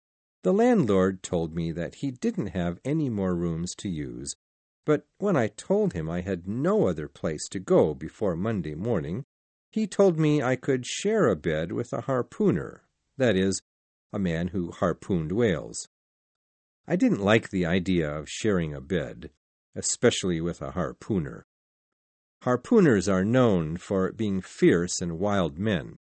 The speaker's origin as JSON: {"language": "English", "town": "Manhattan", "region": "New York", "country": "United States", "tie": "born or raised there", "said": "No, my way of escaping the reality of my hometown of Manhattan, New York, was going to sea as a plain, ordinary seaman."}